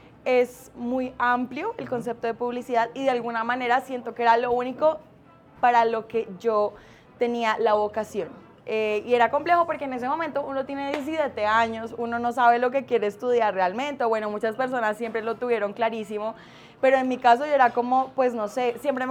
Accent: Yopal, Casanare, Colombia; yo nací en Yopal, yo soy yopaleña, mucha gente no lo sabe, pero yo soy 100% casanareña. En el 2013 me fui un año, no, en el 2014 me fui un tiempo fuera del país, me fui a Canadá

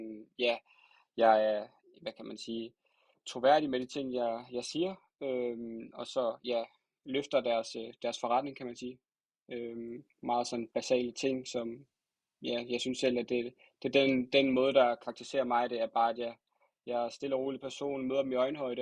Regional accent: Slagelse, Zealand, Denmark; jeg er 23 år gammel, og jeg kommer fra Slagelse.

